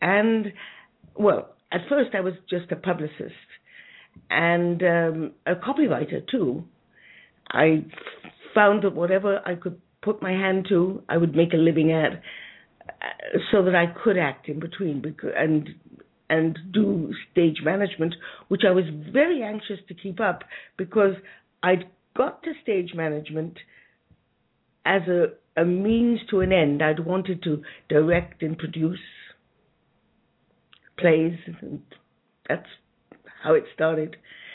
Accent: Wales, United Kingdom; That's how I came to do it, because I was from Wales.

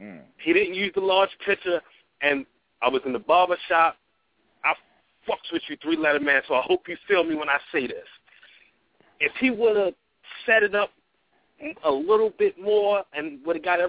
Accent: Baltimore, Maryland, United States; So, and honestly, I'm from Baltimore, the west side.

